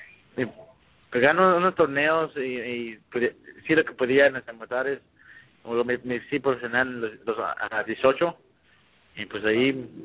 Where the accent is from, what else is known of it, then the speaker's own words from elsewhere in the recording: Washington, United States; Quieren hacerle en donde soy yo, de Washington State.